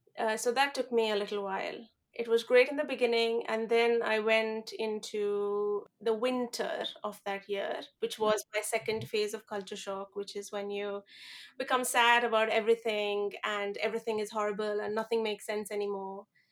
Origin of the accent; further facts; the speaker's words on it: India; I come from India and there are no buttons. You just cross the road.